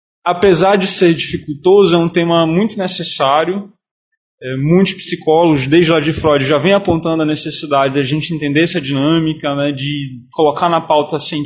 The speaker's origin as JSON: {"language": "Portuguese", "town": "Belém", "region": "Pará", "country": "Brazil", "tie": "born or raised there", "also_born_or_lived": "Marituba", "lives_now": "Bragança, Brazil", "said": "Sou de Belém, nascido em Belém, e boa parte da minha vida morei em Marituba."}